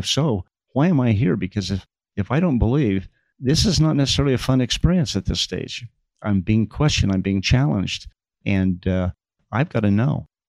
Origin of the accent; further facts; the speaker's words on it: Aberdeen, Idaho, United States; I grew up outside of Blackfoot. I grew up in a small community close to Aberdeen. It was a small school.